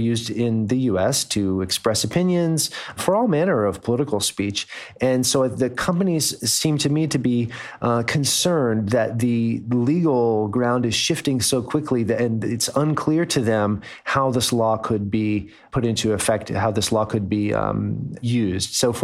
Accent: United States; moved away; You know, I'm just a foreigner here. I'm American, and this is not my home.

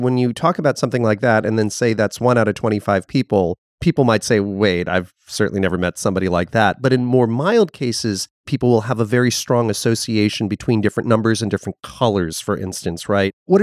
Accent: Connecticut, United States; I grew up in Connecticut. To me, Connecticut is yellow.

